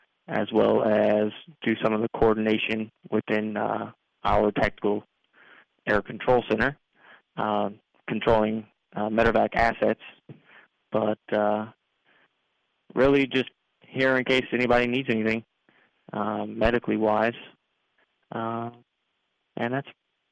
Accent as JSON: {"language": "English", "town": "Charleston", "region": "South Carolina", "country": "United States", "tie": "born there", "also_born_or_lived": "Hawaii", "said": "Actually, I'm from a Navy family. My father was in the Navy, and I was born in Charleston. Lived quite a while in Hawaii, which was a great time. And then joined the Navy out of Vidalia, Georgia."}